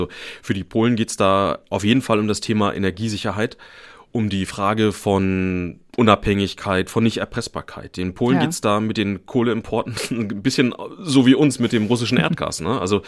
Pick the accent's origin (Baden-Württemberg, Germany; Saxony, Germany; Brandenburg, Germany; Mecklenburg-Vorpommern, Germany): Mecklenburg-Vorpommern, Germany; Schwerin; Ich war 10, ich bin in Schwerin aufgewachsen